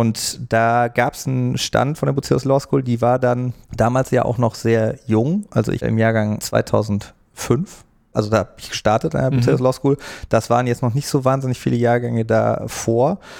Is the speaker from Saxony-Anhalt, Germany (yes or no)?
no; Bonn, North Rhine-Westphalia, Germany; Ich bin im Rheinland aufgewachsen, in Bonn.